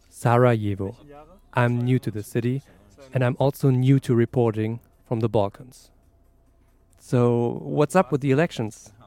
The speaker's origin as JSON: {"language": "English", "country": "Germany", "said": "I'm from Germany."}